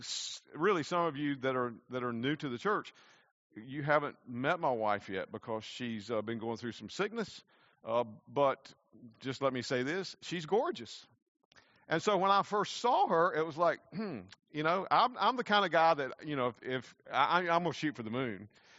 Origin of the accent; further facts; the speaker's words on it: Southern United States, United States; accent: Southern American; you've heard my accent on some movies, usually about Southern America, yes, we do say putting on the dog.